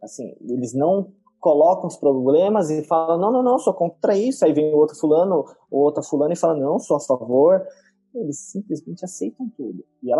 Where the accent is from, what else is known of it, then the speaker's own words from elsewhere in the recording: São Paulo, Brazil; Eu sou de São Paulo